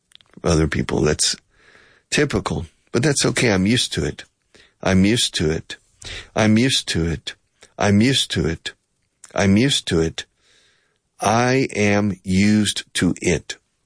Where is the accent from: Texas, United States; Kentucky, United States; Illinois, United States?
Texas, United States; Houston; now in Spain; I said, no, I'm originally from Houston, but I've been living in Spain for 35 years.